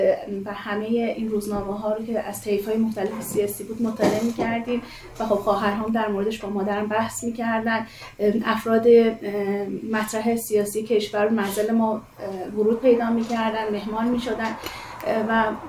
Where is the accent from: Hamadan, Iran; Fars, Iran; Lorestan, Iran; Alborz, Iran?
Hamadan, Iran; یعنی من در خانواده بزرگ شدم که شاید اتفاقات سیاسی ما استان ما در منزل ما تحلیل بررسی می شد